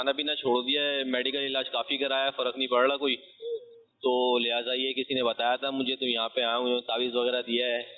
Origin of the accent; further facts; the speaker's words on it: Karachi, Sindh, Pakistan; میں نیو کراچی سے آیا ہوں, سندھی ہوٹل سے.